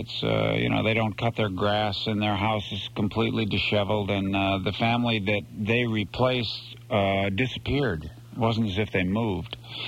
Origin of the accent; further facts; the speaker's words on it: Winnetka, Illinois, United States; I'm from Winnetka, so I'm 60 miles south of you.